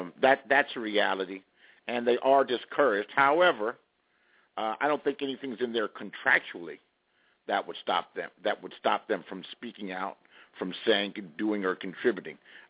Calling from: Las Vegas, Nevada, United States; I'm calling from Las Vegas, Nevada.

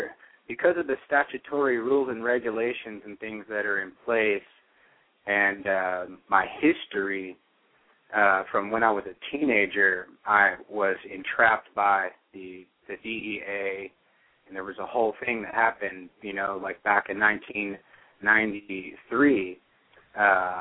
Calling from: Fort Worth, Texas, United States; Near Fort Worth, Texas.

